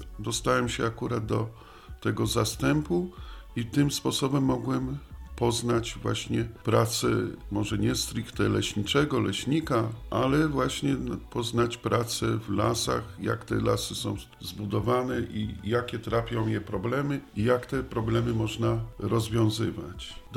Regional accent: Kraków, Lesser Poland, Poland; jako że pochodzę z Krakowa i nad wyborem tego zawodu zadecydowało chyba najbardziej miejsce, gdzie spędziłem dzieciństwo. Podgórze położone na wzgórzach Krzemionki u podnóża Kopca Krakusa.

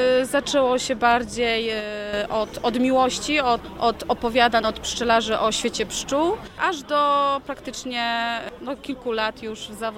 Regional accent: Niwnica, Opole Voivodeship, Poland; Nie, jestem z małej miejscowości, dokładnie mówiąc Niwnicy, niedaleko Nysy.

